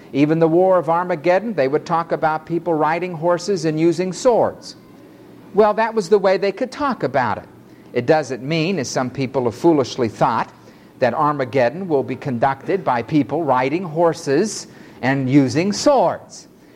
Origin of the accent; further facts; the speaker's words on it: New York City, New York, United States; See, I'm from New York City, so the grand jury always indicts